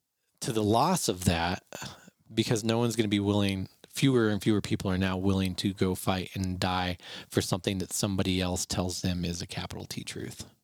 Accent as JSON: {"language": "English", "country": "United States", "said": "Just as an American, the political movements that were made during World War I and World War II"}